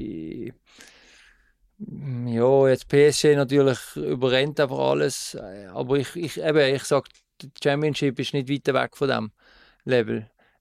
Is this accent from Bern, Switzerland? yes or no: no; Basel, Basel-Stadt, Switzerland; Es war nicht so einfach gewesen, dort als Basler.